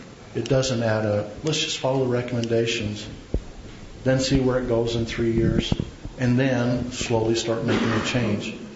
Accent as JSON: {"language": "English", "town": "West Jordan", "region": "Utah", "country": "United States", "said": "I'm from West Jordan."}